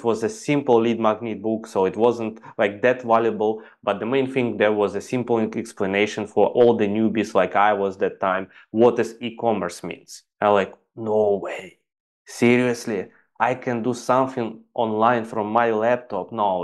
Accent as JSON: {"language": "English", "country": "Ukraine", "second_language": "English", "moved": "as an adult", "said": "I'm basically from Ukraine, and I went to Dubai to earn some"}